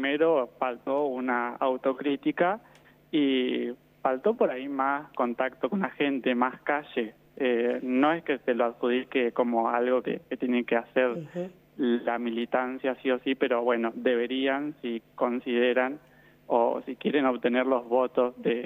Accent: Santa Isabel, La Pampa, Argentina; Yo vengo de Santa Isabel, que es un pueblito que está al oeste de La Pampa.

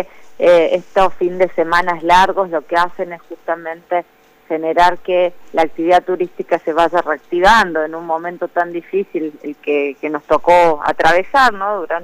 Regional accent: Argentina; nos identifican muchísimo como argentinos

